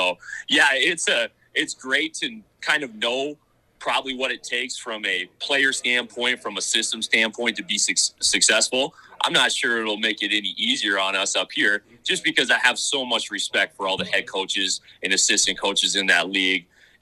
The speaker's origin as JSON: {"language": "English", "town": "Pelican Rapids", "region": "Minnesota", "country": "United States", "said": "I'm from Pelican Rapids, Minnesota, originally."}